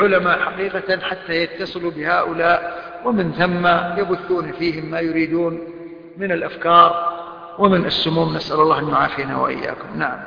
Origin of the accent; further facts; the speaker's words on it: Kuwait; عميد كلية الشريعة عندنا في الكويت